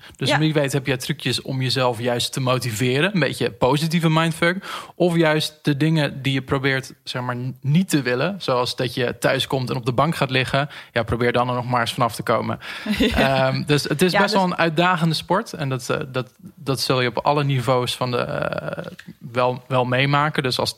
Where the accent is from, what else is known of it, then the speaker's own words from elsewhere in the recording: Haarlem, North Holland, Netherlands; Ik kom uit Haarlem.